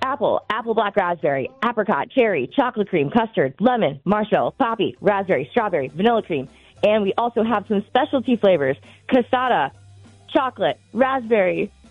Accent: Cleveland, Ohio, United States; I know. I feel robbed. I grew up in Cleveland, and I've never had one.

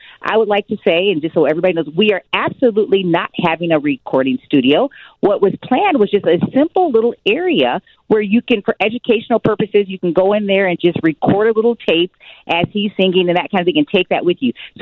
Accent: Westmont, Illinois, United States; also born or lived in Chicago; I was born in Illinois Masonic Hospital. I actually came home to that house in Chicago. And then when my grandfather moved to the suburbs, Westmont, Illinois, in 1973, I was there.

